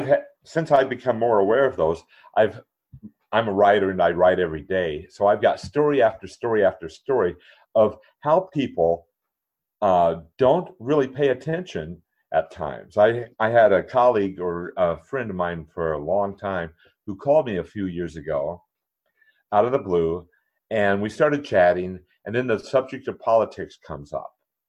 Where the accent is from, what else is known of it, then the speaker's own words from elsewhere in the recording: Minnesota, United States; But it was just kind of enlightening to me that I'm from Minnesota